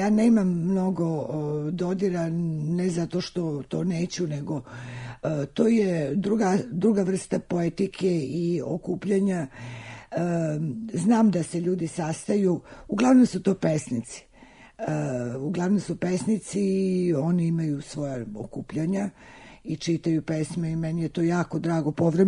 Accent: Belgrade, Serbia; now in Paris, France; Ja moram da kažem da izuzetno volim moj grad. To je moj rodni grad

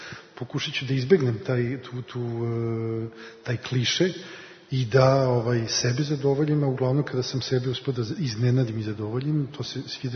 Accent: Belgrade, Serbia; ja sam rođen u Beogradu, ovde sam počeo da proklijao, počeo se bavim muzikom, da rastem

